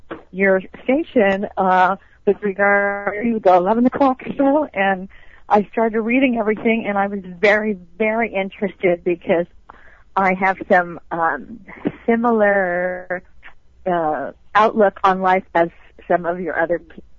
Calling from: Montrose, California, United States; I'm calling from Montrose.

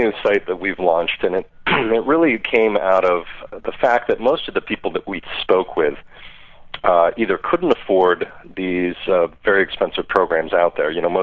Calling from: Seattle, Washington, United States; Seattle, Washington.

